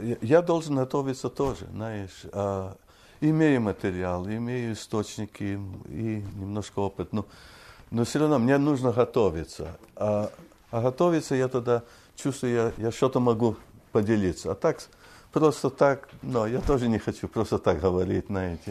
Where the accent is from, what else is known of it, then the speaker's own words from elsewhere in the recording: Canada; moved away as an adult; now in United States; Я вырос в Канаде, там служения никакое не было насчет военного. Перешел в Америку